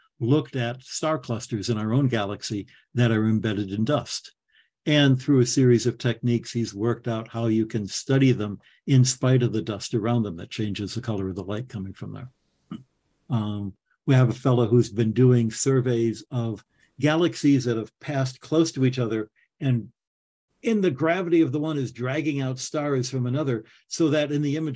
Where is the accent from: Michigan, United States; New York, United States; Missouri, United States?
Michigan, United States; I was worse because I grew up in the Thumb part of Michigan